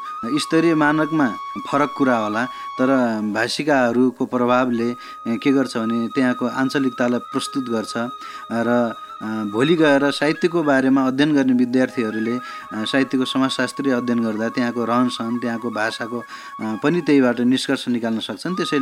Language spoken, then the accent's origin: Nepali; Lumbini Province, Nepal; now in Birendranagar, Nepal; म लुम्बिनी प्रदेशको बासिन्दा हुँ र विगत 22-25 वर्षदेखि कर्णाली प्रदेश वीरेन्द्रनगर सुर्खेतमा बसिरहेको छु। एउटा के हुन जरुरी छ भने म थारू भाषा जान्दैन, मेरो समुदायमा एक घर पनि थारूको बस्ती छैन, त्यसैले म थारू भाषा जान्दैन।